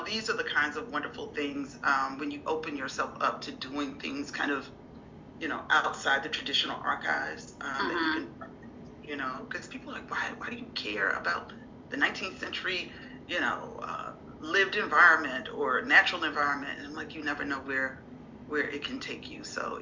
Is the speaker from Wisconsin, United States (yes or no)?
no; Washington, District of Columbia, United States; also born or lived in Brooklyn; I grew up also in Washington, D.C., and I've lived in Brooklyn before I moved to Nebraska.